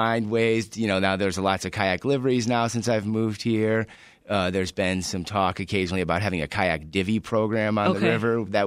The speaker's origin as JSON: {"language": "English", "region": "Michigan", "country": "United States", "tie": "born or raised there", "lives_now": "Chicago, United States", "said": "I grew up in Michigan, very close to the water, so I've kind of always had a foot in the water."}